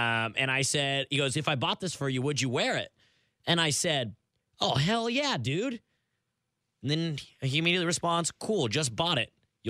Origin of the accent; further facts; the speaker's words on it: California, United States; I used to be a USC hater growing up in Southern California